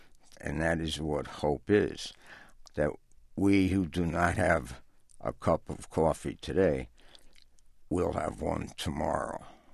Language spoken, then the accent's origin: English; Newark, New Jersey, United States; I'm from Newark, New Jersey.